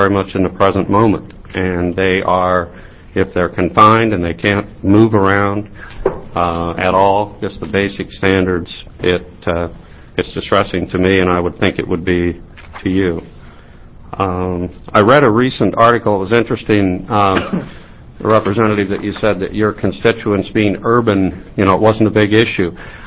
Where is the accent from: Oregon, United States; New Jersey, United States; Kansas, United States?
Oregon, United States; Tie Valley; I grew up in Tie Valley, Oregon, and we had my father and his brother had a ranch